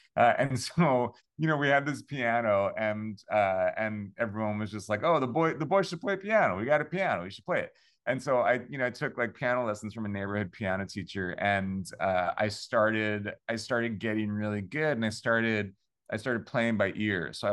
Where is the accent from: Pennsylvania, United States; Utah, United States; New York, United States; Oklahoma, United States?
New York, United States; Long Island; I mean, so I'm from Long Island, New York. I come from sort of like ultimate suburbia.